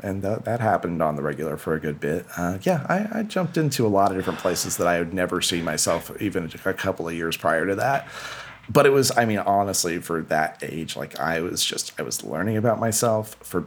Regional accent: Glencoe, Oklahoma, United States; I was, but also Stillwater, Oklahoma was 15 minutes away from my hometown.

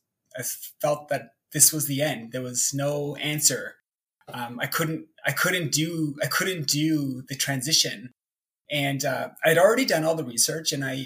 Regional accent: Toronto, Ontario, Canada; also born or lived in South Korea; I've lived here my entire life, except for a year that I lived in Korea. But I was born in Toronto

